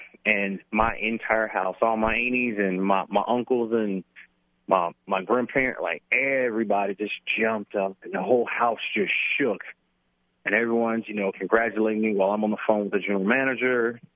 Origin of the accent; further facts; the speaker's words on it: Chicago, Illinois, United States; And I'm from Chicago. Originally, I'm born in Chicago. And, yeah, my grandparents, they still live in the house that they raised me in.